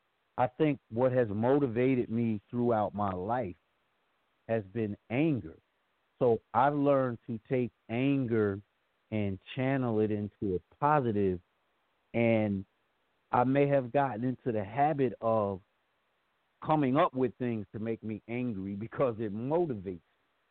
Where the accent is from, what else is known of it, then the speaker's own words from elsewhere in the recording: New York, United States; growing up in New York and seeing some of the things that I saw growing up